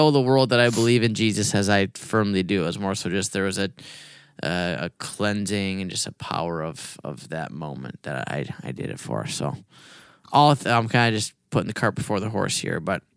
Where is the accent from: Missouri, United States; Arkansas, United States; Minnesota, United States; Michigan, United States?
Minnesota, United States; we grew up in Minnesota here.